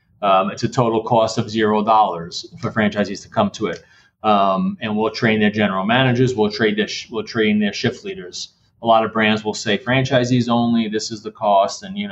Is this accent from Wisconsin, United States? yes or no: no; Brooklyn, New York, United States; But, so I grew up in Brooklyn, New York, and there's a reason why I'm saying this. And my family had pizzeria restaurants, an Italian kid from Brooklyn.